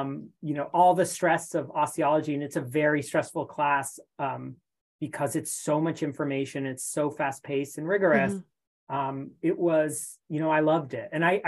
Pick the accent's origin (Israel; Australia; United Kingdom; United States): United States; San Gabriel, California; now in New York, United States; I'm from Southern California. Okay. LA County, San Gabriel Valley.